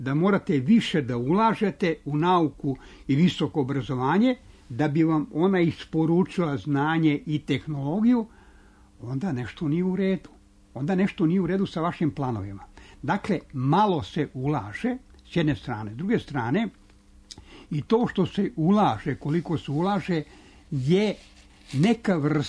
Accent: Surdulica, Southern and Eastern Serbia, Serbia; Radnik iz Surdulice, to je tamo negde moj zavičaj.

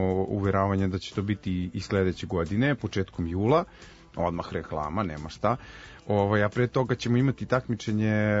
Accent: Svilajnac, Šumadija and Western Serbia, Serbia; now in Belgrade, Serbia; ja sam born and raised, nisam baš born, ali sam raised u Svilajncu, što naši kažu, odrastao sam u Svilajncu.

